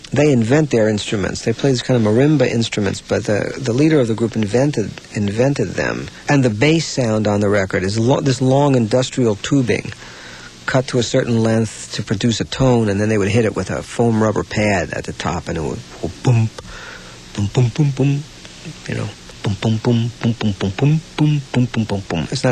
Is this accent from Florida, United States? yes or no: no; Queens, New York, United States; growing up in Queens and hearing music that came from Memphis or New Orleans or even a street corner in Harlem.